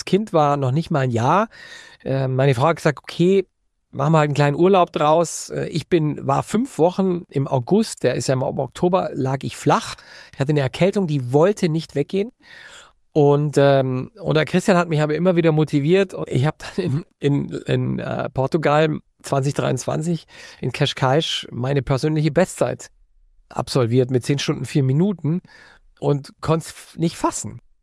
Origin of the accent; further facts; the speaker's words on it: Baden-Württemberg, Germany; er ist ja Franke, ich bin Schwabe, wir haben dann viel mit Dialekt gesprochen